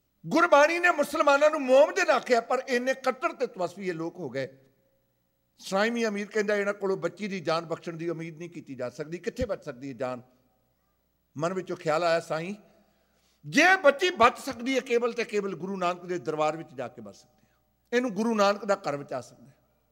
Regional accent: Punjab, India; ਮੈਨੂੰ ਪੰਜਾਬ ਦਾ ਜ਼ਿਆਦਾ ਤਜਰਬਾ ਕਿ ਤੋਂ ਕਿਉਂਕਿ ਮੈਂ ਤਾਂ ਪੰਜਾਬ ਦੇ ਰਹਿਣ ਵਾਲਾ

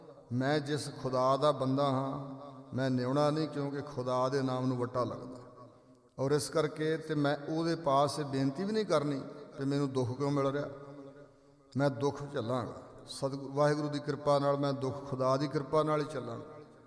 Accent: Punjab, India; ਮੇਰੇ ਪਿੰਡ ਦੇ ਨਾਲ ਹੀ ਇੱਕ ਪਿੰਡ ਹੈ, ਜ਼ਿਲ੍ਹਾ ਗੁਰਦਾਸਪੁਰ 'ਚ ਆਦੋ ਵਾਲੀ ਪਿੰਡ ਹੈ

